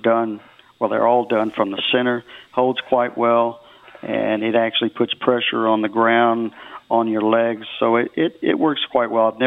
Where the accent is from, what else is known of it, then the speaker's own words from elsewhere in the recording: Conroe, Texas, United States; I grew up in Conroe, so it's a little bit, you know, it's a little bit different.